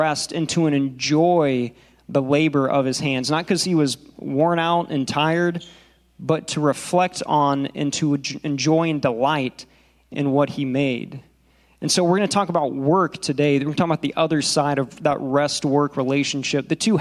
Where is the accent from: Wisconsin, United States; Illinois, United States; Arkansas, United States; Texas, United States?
Texas, United States; We came from Texas, so transitioning all the way across the country, you know, leaving our community and our friends there and coming to a new place